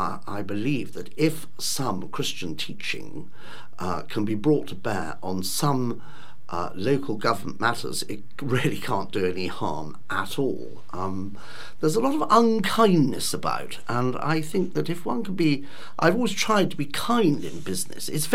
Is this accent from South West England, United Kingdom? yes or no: yes; South West England, United Kingdom; I've spent my whole working life in this area. And I was brought up on Exmoor.